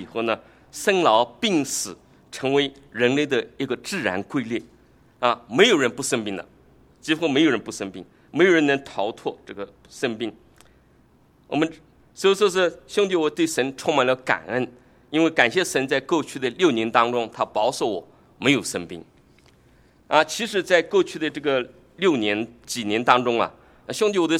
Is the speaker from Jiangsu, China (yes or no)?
yes; Jiangsu, China; 我们在我的家乡呢，江苏老家那边呢有一个说法